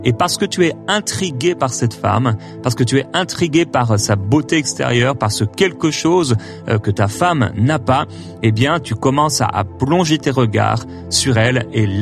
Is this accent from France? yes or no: yes; France; born there; moi-même, je suis né en France